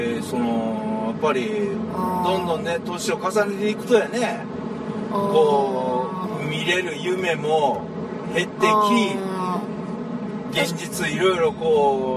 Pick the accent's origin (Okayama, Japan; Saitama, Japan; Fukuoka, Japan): Okayama, Japan; 自分の生まれ育った故郷を出てこう、なんですかね。あえて今岡山を思うに。